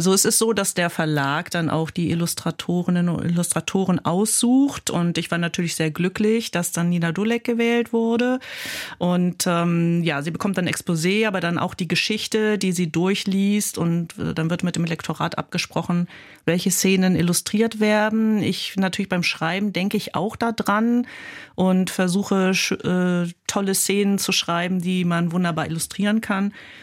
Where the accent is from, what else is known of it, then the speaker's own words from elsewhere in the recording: North Rhine-Westphalia, Germany; now in Bamberg, Germany; Ja, also ich komme aus dem Rheinland, wie man hört, und lebe aber schon seit 20 Jahren jetzt bald in Bamberg.